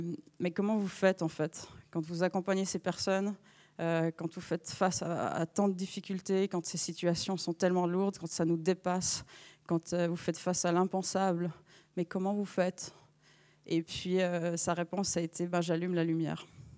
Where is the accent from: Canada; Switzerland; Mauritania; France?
Switzerland; Vaud; Donc si vous entendez un accent, c'est normal, parce que je suis une bonne vaudoise.